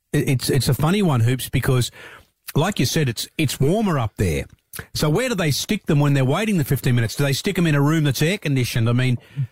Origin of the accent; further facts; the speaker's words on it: Sydney, New South Wales, Australia; the beautiful city of Sydney, my hometown